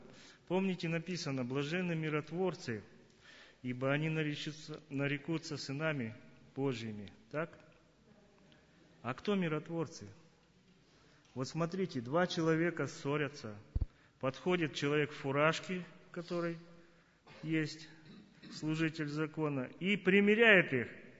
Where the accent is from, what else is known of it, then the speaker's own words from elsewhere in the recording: Chernogorsk, Khakassia, Russia; я из Черногорска, Хакасия